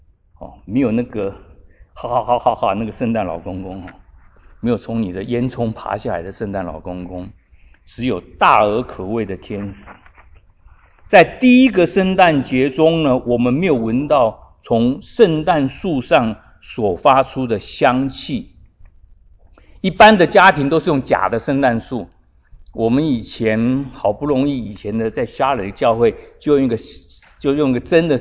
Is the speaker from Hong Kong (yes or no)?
no; Taiwan; 我们从台湾来